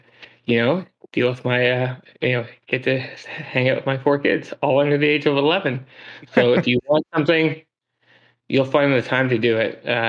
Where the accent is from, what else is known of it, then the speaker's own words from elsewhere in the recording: West Coast, United States; I'm from the West Coast. I'm used to rain.